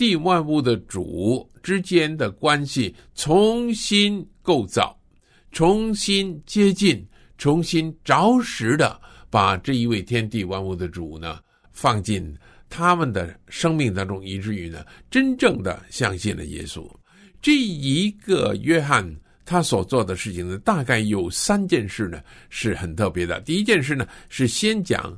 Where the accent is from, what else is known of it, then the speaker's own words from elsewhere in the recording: China; 特别是我们中国人很不喜欢把它讲出来的